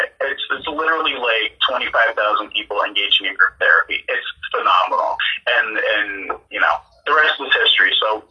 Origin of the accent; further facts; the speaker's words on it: New York metropolitan area, United States; I grew up just outside New York City, so, you know, the idea of ballroom culture in general was something that was not foreign to me